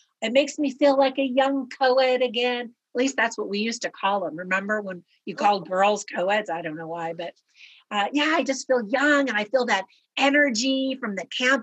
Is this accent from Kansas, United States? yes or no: no; California, United States; now in Las Vegas, United States; But we've now been here actually for almost 10 years in Las Vegas. But I loved growing up in California.